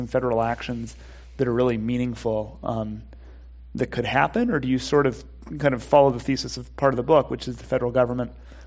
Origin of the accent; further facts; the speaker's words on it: Oklahoma, United States; I'm originally from Oklahoma, so I've followed Scott Pruitt's career for a long time.